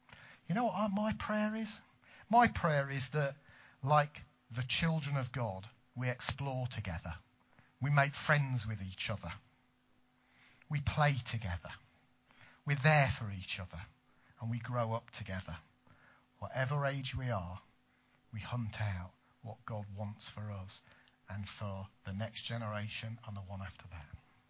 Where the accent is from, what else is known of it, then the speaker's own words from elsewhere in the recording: East Midlands, United Kingdom; We moved back here about 2 years ago. I grew up in the East Midlands in a place called Towton, and we came back a couple of years ago, having moved away for about 25 years, 30 years